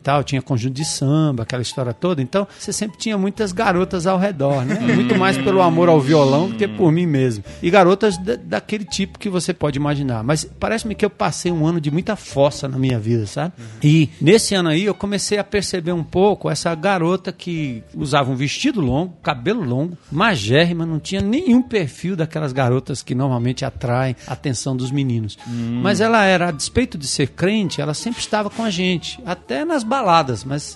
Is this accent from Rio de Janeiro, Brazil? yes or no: no; São Paulo, Brazil; also born or lived in Northeast Brazil; E eu nasci em São Paulo, na Zona Norte, Tucuruvi, Santana, ali foi minha praia ali durante muito tempo e depois eu fui pro Nordeste.